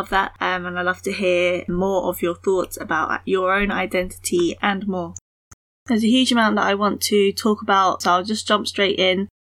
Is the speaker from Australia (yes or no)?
no; United Kingdom; born there; I'm British born Chinese and I'm based in London.